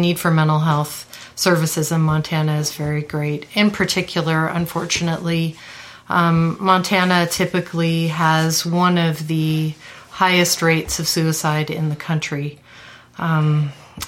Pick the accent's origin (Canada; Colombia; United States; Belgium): Canada; I'm actually Canadian